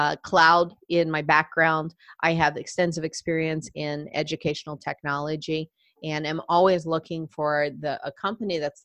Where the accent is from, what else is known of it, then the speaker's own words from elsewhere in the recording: United States; also born or lived in United Kingdom; I'm from the States